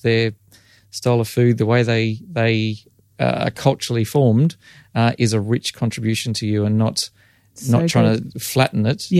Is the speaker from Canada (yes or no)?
no; Doomadgee, Queensland, Australia; I grew up in Doomadgee in the Gulf of Carpentaria, and I think that living as a minority set my life course.